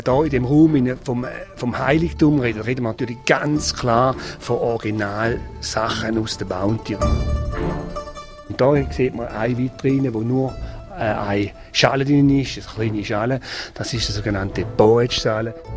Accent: Switzerland; Wir sind aus der Schweiz, wir sind drei Spinner

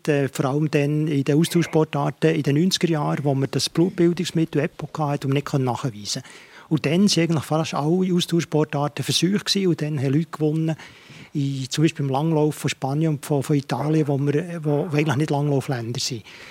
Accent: Switzerland; wo man bei uns in der Schweiz jedes Medikament anwählen kann

